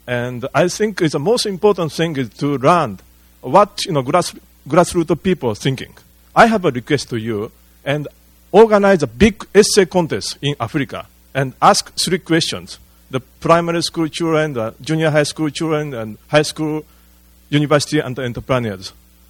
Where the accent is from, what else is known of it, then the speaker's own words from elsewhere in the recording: Kyoto, Japan; English is a second language; I'm a former visiting fellow of Brookings. I come from Kyoto, Japan.